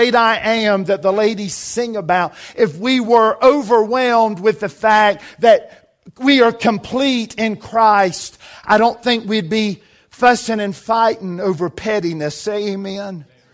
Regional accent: the Carolinas, United States; when we are growing up in North Carolina and South Carolina and bombarded with truth

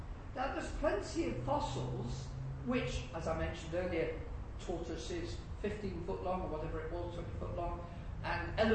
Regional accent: United Kingdom; of course being Brits, sort of still a bit foolish as regards American huge distances

